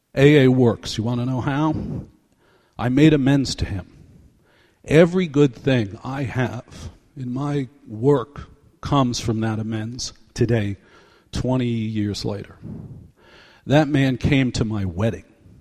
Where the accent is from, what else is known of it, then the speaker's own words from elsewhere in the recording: New York, United States; And I'm like, I'm a New Yorker, please.